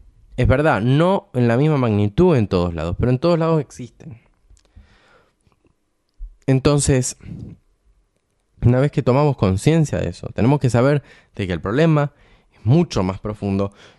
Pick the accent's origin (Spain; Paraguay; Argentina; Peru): Argentina; Yo creo que en mi país hay 47 millones de agendas, no hay una agenda. Hay tantas agendas como individuos que habitan en el suelo argentino.